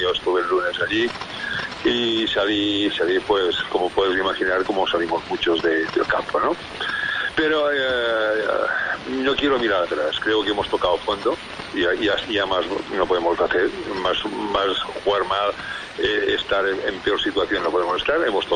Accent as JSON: {"language": "Spanish", "country": "Spain", "said": "somos los españoles"}